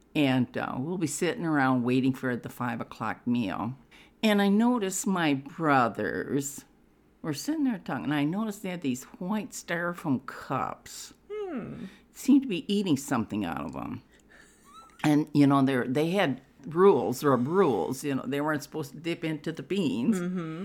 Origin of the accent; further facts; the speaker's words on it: South Dakota, United States; But because when I grew up in South Dakota like I did, my mom's gardens were huge, huge.